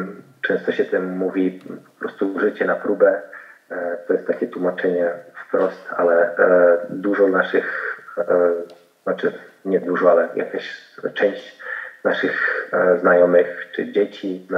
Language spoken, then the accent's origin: Polish; Czechia; Polish is a second language; jestem Czechem